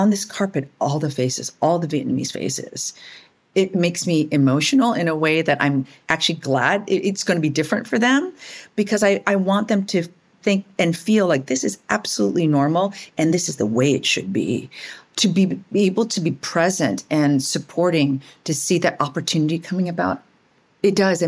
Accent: Canada; We're both Canadian.

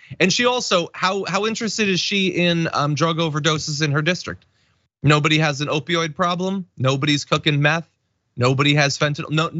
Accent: Bridgeport, Connecticut, United States; I'm from Bridgeport, Connecticut. I have a lot of great memories of going to New York at various points

